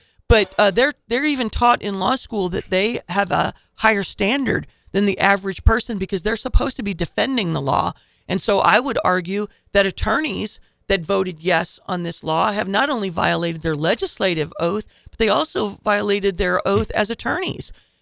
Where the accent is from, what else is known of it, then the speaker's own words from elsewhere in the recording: Illinois, United States; also born or lived in Indiana; I was born in Indiana. I'm an Illinoisan through and through.